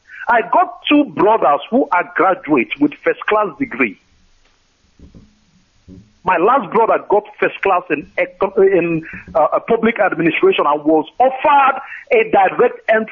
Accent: Onitsha, Anambra, Nigeria; I tell you, I come from Onitsha.

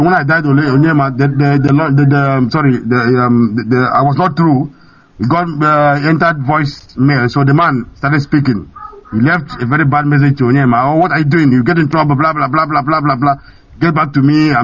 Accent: Owerri, Imo, Nigeria; now in London, United Kingdom; I hail from Owerri, and I'm calling from London.

